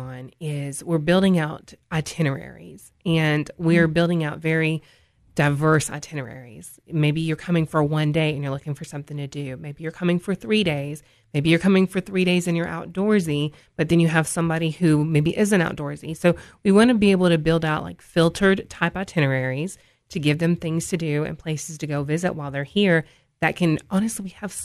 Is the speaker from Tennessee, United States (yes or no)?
yes; Tennessee, United States; I live in Putnam County. I grew up in Cumberland County.